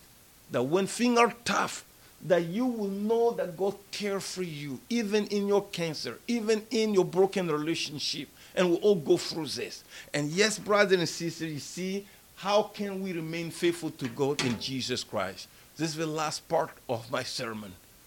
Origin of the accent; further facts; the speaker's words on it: Mali; now in Senegal; I'm from Mali. I'm in a foreign land.